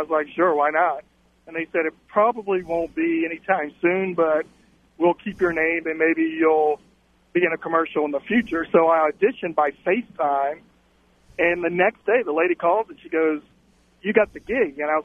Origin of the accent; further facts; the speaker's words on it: Baton Rouge, Louisiana, United States; moved away as an adult; now in Arizona, United States; No, I'm from Baton Rouge.